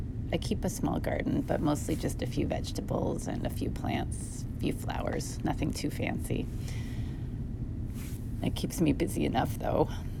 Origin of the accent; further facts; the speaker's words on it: Canada; I'm not overseas or anything. I'm Canadian.